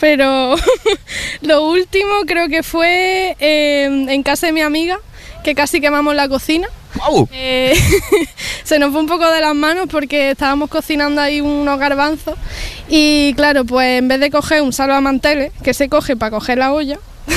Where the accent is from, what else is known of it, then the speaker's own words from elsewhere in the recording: Granada, Andalusia, Spain; Somos aquí muy de Granada.